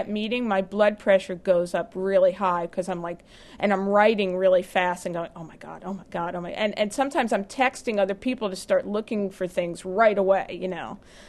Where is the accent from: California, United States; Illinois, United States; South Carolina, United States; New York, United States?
California, United States; South Pasadena; I think I found it in my hometown of South Pasadena.